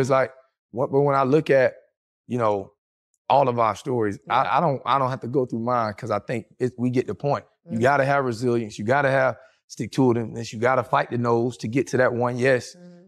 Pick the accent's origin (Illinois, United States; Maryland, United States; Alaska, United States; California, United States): Illinois, United States; Chicago; That's who I grew up watching. I'm from Chicago. I watched all six of them championships.